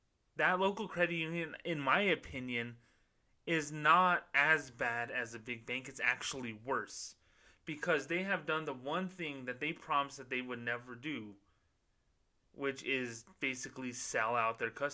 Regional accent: Las Cruces, New Mexico, United States; my hometown of Las Cruces, New Mexico.

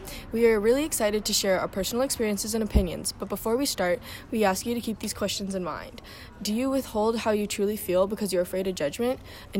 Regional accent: California, United States; And we are sophomores from Southern California.

